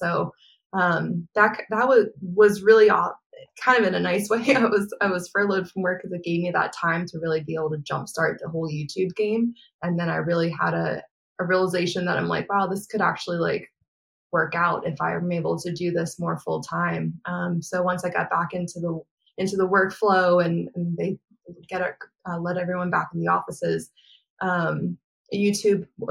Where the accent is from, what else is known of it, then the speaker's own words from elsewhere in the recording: New York, United States; I grew up fishing in New York. Ever since I was little, my pop-up would have me out there real little on the boat, fishing for fluke and flounder.